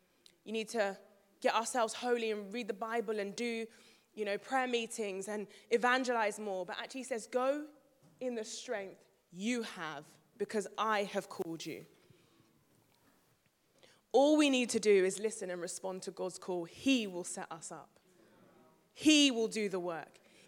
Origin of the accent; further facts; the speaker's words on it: Nigeria; Yeah, and I'm Nigerian, so I respect my elders.